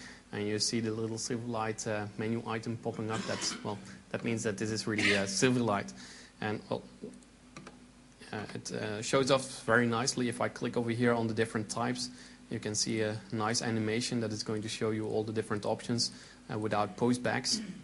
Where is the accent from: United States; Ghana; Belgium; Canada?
Belgium; I'm a trainer at UTU, and we're from Belgium.